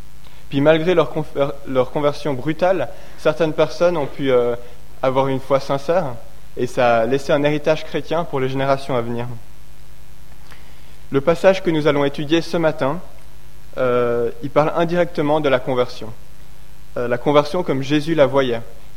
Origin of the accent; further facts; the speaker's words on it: Switzerland; je suis suisse et hongrois